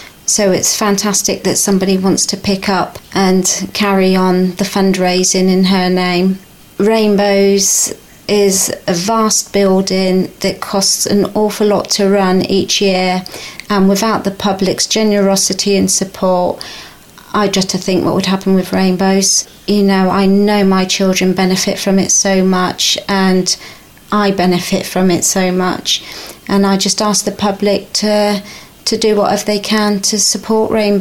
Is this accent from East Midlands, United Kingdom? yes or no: yes; Farndon, East Midlands, United Kingdom; from Farndon.